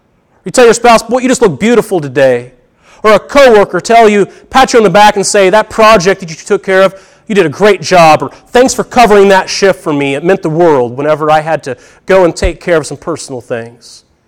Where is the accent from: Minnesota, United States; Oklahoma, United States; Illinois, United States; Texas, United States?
Illinois, United States; Edgewood; I grew up in Edgewood, Illinois, just about 20 miles south of Effingham, real small town.